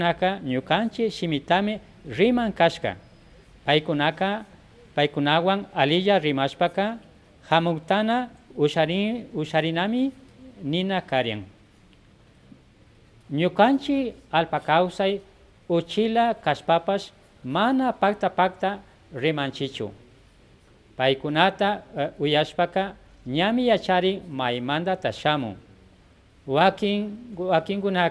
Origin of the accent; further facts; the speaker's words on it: Kinchuquí, Imbabura, Ecuador; born there; first language Quechua; El título que lleva, Kinchuquí, ese es el sitio exacto donde yo nací, mi sitio de origen, mi territorio.